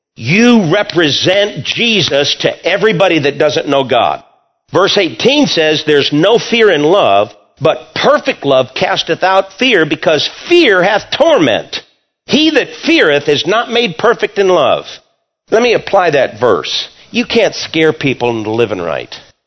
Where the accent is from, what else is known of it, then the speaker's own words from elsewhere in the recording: Michigan, United States; You know, I was raised up in Michigan.